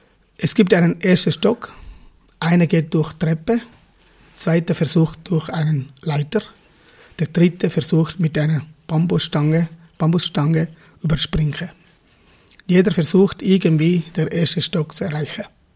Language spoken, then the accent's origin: German; Sri Lanka; German is a second language; Ich komme auch aus Sri Lanka, ich komme aus einem tamilischen Ursprung.